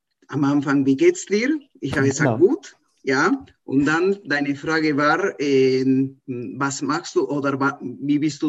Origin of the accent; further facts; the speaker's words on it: Buenos Aires, Argentina; German is a second language; Ich komme aus Buenos Aires, aus Argentinien.